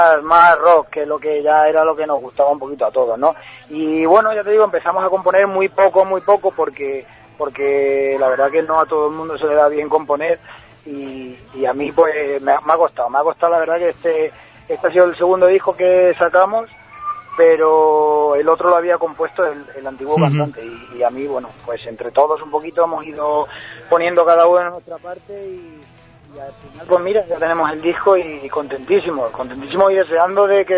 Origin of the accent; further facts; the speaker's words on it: Burguillos, Spain; Pues somos todos de Burguillos.